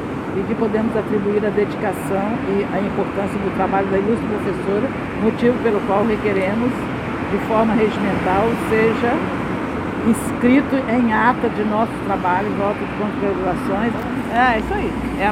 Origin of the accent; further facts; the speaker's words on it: Bom Jesus do Itabapoana, Rio de Janeiro, Brazil; eu sou de Bom Jesus da Capana, no estado do Rio